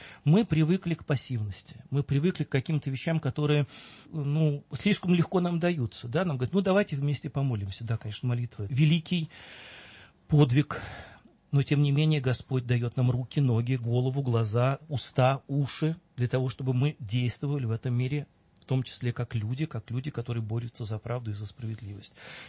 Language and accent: Russian; Moscow, Russia; я вот вырос в Московском дворе. Знаете, в Перовском Московском дворе.